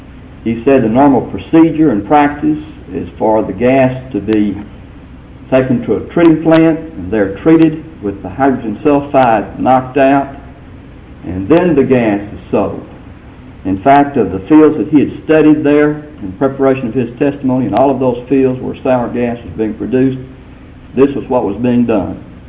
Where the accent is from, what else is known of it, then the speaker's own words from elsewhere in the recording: Tyler, Texas, United States; May it please the court … from Tyler, Texas